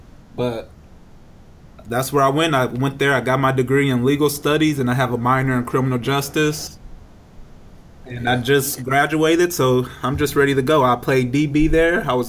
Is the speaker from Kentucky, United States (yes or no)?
no; Wichita, Kansas, United States; All right, well, I'm from Wichita, Kansas. That's right in the middle of the map. A lot of people don't know where that's